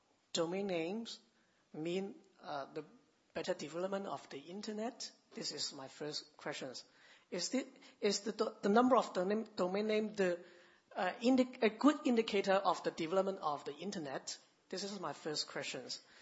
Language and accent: English; Macau; from Macau.